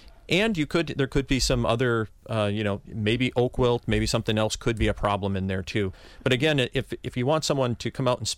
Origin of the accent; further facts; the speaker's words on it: Stevens Point, Wisconsin, United States; But if you're in central Wisconsin, I grew up in Stevens Point right around that area.